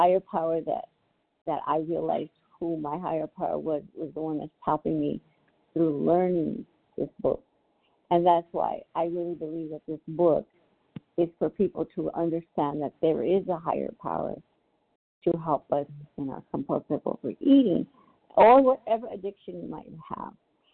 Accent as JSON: {"language": "English", "region": "California", "country": "United States", "said": "I am from California."}